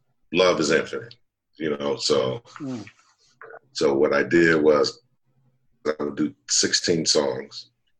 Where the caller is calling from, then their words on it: Chino Hills, California, United States; I'm in Chino Hills, California.